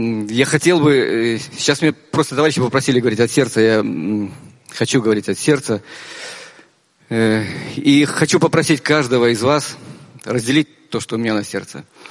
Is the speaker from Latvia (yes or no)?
yes; Latvia; Я приехал из Латвии.